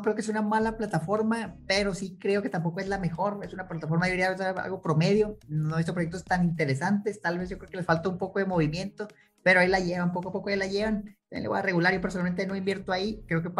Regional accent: Chihuahua, Mexico; yo soy de Chihuahua y en Chihuahua me preguntan mucho

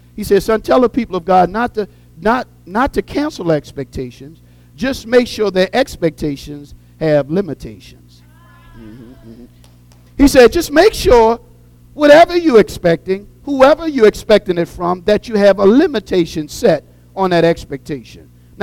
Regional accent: New Orleans, Louisiana, United States; I grew up in New Orleans, and public transit was just phenomenal.

